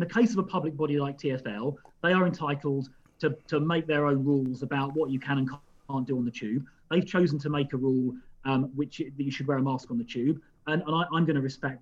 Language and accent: English; London, United Kingdom; And as I say, as a Londoner, I respect that.